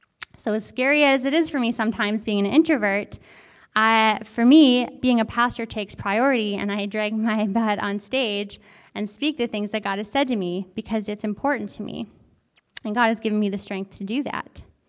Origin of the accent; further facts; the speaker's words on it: Ireland; I'm Irish, I can't help it.